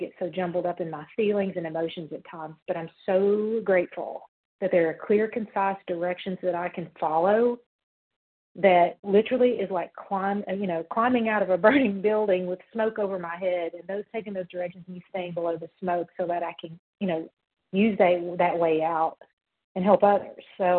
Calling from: Tennessee, United States; grateful, recovered, compulsive overeater from Tennessee.

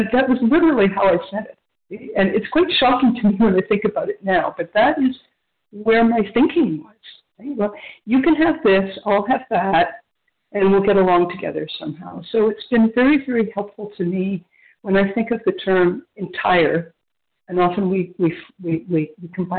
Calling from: Ontario, Canada; in Ontario, Canada, near Toronto.

